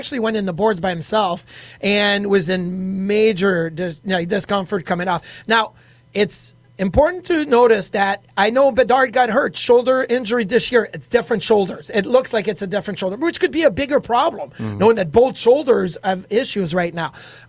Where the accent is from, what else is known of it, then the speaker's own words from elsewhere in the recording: Quebec City, Quebec, Canada; I grew up in Quebec City. I was about 20 minutes north of the city.